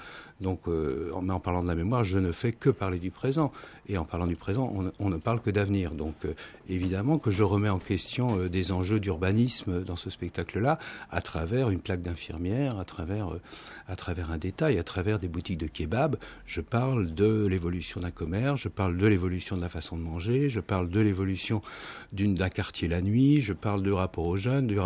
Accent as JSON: {"language": "French", "region": "Brittany", "country": "France", "said": "alors que je suis breton"}